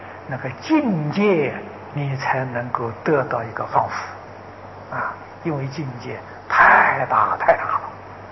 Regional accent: China; 银河系的中心，我们中国人称之为黄极啊

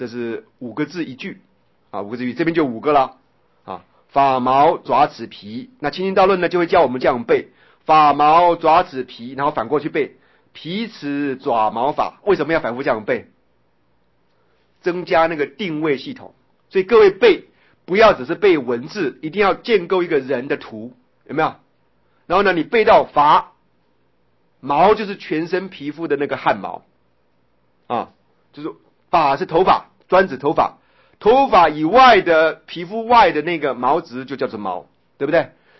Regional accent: China; 我想我们中国人最重视这个部位了哈

